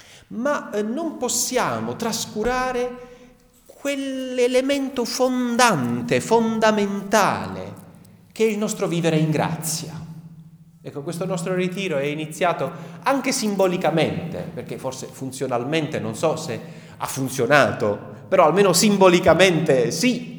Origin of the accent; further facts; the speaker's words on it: Apulia, Italy; i picci cosiddetti dalle nostre parti, da questa nostra terra, siamo in Puglia.